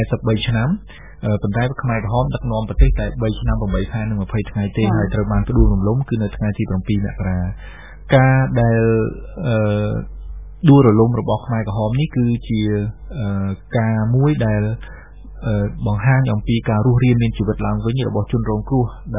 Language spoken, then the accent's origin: Khmer; Tbong Khmum, Cambodia; ខ្ញុំបានធ្វើដំណើរទៅស្រុកកំណើតរបស់ខ្ញុំនៅក្នុងខេត្តត្បូងឃ្មុំ